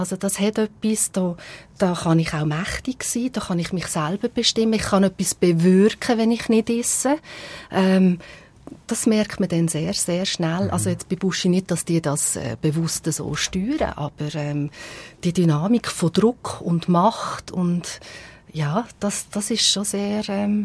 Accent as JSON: {"language": "German", "country": "Switzerland", "said": "ich würde mal sagen, bei uns in der Schweiz jetzt einmal, weil die Kinder sind bei uns oft sehr Privatsache."}